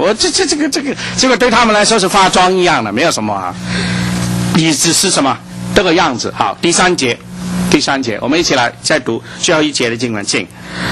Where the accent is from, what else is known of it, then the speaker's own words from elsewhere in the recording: China; 我们中国人说哈、啊，讲是天下无敌嘛